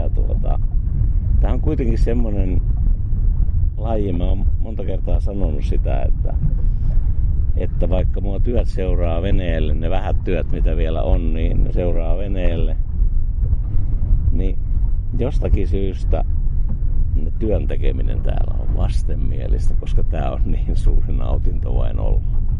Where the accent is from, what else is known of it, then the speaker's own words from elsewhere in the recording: Alajärvi, South Ostrobothnia, Finland; born there; now in Helsinki, Finland; Alajärveltä.